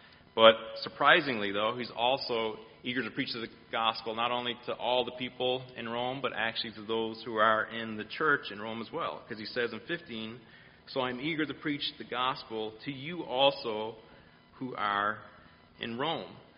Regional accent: Ireland; well, I'm from Ireland, and I'm just going to tell, kind of maybe illustrate the story through kind of Irish eyes, right?

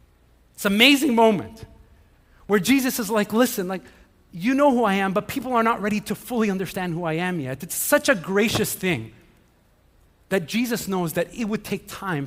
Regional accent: Montreal, Quebec, Canada; I grew up here in Montreal

